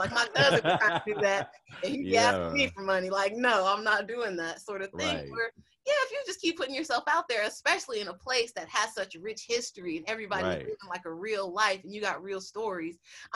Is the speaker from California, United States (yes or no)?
yes; Los Angeles, California, United States; because I'm from California, I'm from LA, and it that same sort of attitude.